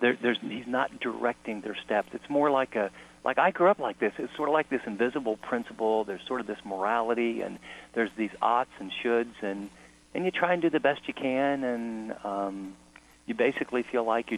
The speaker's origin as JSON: {"language": "English", "country": "United States", "said": "I'm an American. I intellectually believe in God."}